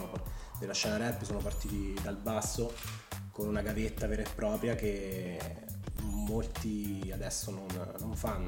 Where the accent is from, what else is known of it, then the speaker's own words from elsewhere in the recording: San Benedetto del Tronto, Marche, Italy; born there; now in Acquaviva Picena, Italy; vivo ad Acquaviva Picena, sono nato a San Benedetto già da quasi 30 anni.